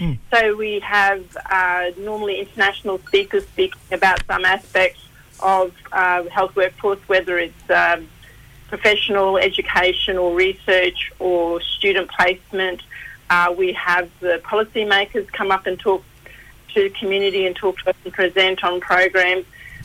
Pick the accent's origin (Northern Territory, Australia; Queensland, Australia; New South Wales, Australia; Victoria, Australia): Queensland, Australia; Mornington Island; So I'm Yungle from the Gulf of Carpentaria, so my mob are from Mornington Island. My mum's from there.